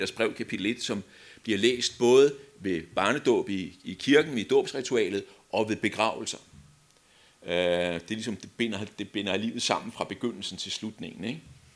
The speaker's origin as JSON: {"language": "Danish", "town": "Herlev", "region": "Capital Region of Denmark", "country": "Denmark", "tie": "born or raised there", "said": "Jeg voksede op i Herlev, inde ved København. Og hjemme på vores vej, Dalbugten hedder vejen"}